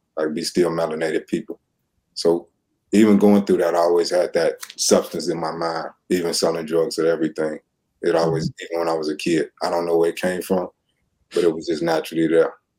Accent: Chicago, Illinois, United States; Well, I mean, the culture is beautiful. Even the inner city culture, everything we grew up with.

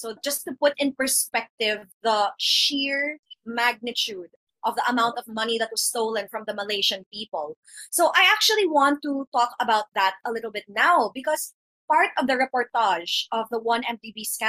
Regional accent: Philippines; which is very surprising for me personally as a Filipino with my own national experience of kleptocracy.

